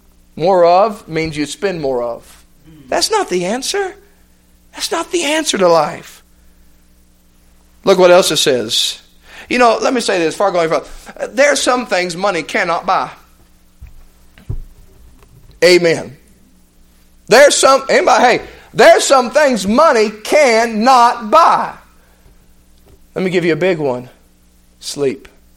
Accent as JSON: {"language": "English", "town": "Cleveland", "region": "Tennessee", "country": "United States", "tie": "born or raised there", "said": "The founders from my hometown in Cleveland, Tennessee, Alan Jones."}